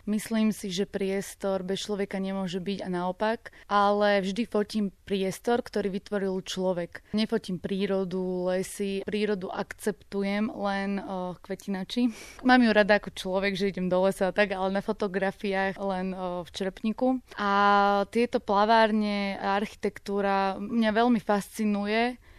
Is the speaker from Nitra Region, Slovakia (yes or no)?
yes; Slepčany, Nitra Region, Slovakia; Ja som zo Slepčian, z malej dediny.